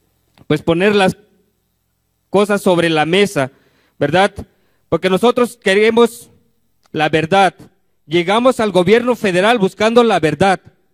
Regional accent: Mexico; inaceptable, como mexicano, como cualquier persona de cualquier país

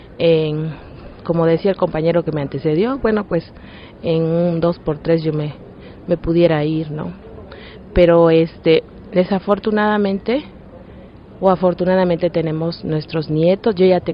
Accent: Veracruz, Mexico; vengo de la Sierra de Songolica.

